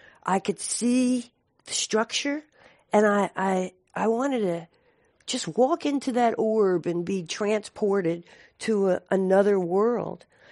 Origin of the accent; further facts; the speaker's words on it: East Coast, United States; now in US West Coast; I'm originally from the East Coast and was drawn to the West Coast because I have an affinity for technology.